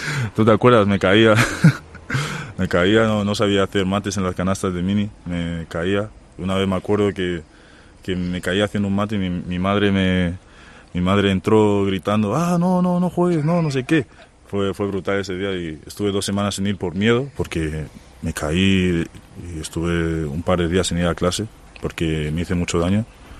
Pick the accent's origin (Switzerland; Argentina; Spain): Spain; Madrid, Community of Madrid; Yo soy de Madrid, madrileño.